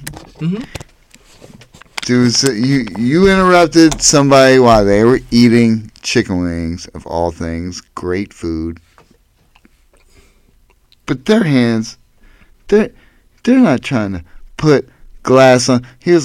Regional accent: Erie, Pennsylvania, United States; accent: Erie; I know I'm from Erie.

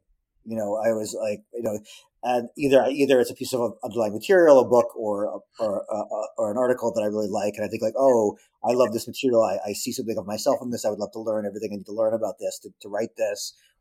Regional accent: Poughkeepsie, New York, United States; I grew up in Poughkeepsie because when I was growing up, it still is an IBM town to a degree. But when I grew up there in the 70s and 80s, it was very much an IBM town.

